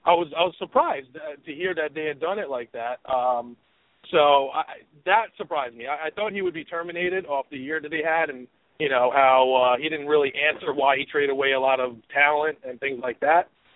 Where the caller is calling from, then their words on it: Pennsylvania, United States; Hey, guys. … in the Poconos.